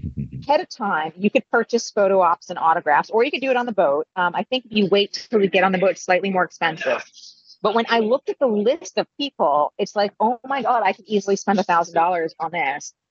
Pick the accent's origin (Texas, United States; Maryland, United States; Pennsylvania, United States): Maryland, United States; and remembered that I was from Maryland, which he was impressed about.